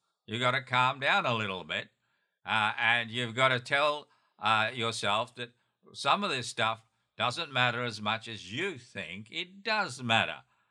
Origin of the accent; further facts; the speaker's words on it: Australia; also born or lived in United States; Now, of course, being a Westerner, being an Australian and an American, I have an American sense of time.